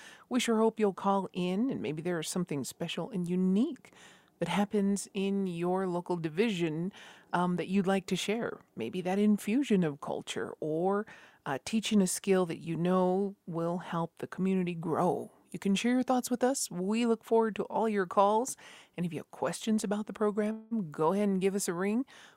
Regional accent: Isleta Pueblo, New Mexico, United States; from Mislata Pueblo.

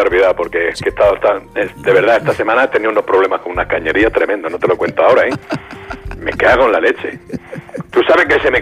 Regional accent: Spain; Como español que soy, pues se me cayó toda la mierda como todo.

